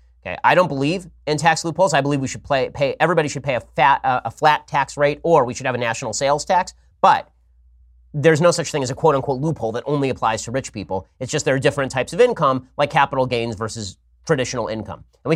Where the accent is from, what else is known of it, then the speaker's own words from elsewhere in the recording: Los Angeles, California, United States; I am biased toward my hometown of Los Angeles